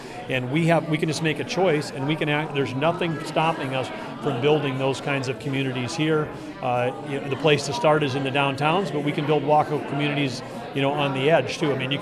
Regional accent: Arthur, United States; when they're as small as my hometown, Arthur.

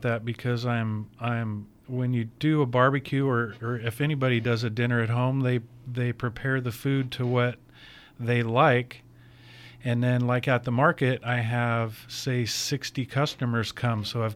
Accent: Calistoga, California, United States; That's my hometown, local. The local … came from me being the local guy, born and raised right in Calistoga, fifth generation there in the town.

